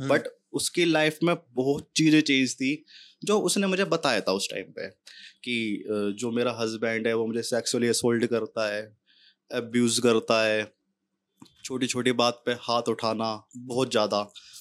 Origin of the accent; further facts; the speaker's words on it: Delhi, India; मैं दिल्ली से हूँ तो मेरी स्लैंग, एक मैं गुजर उससे कम्युनिटी से बिलोंग करता हूँ, थोड़े स्लैंग्स अलग होंगे